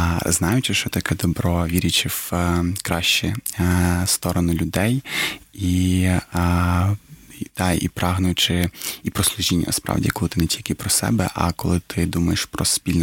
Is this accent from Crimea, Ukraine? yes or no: yes; Crimea, Ukraine; Так, народився в Криму. Ага. Один з сім'ї, батьки і брат старший народилися в Узбекистані, і я народився в Криму вже.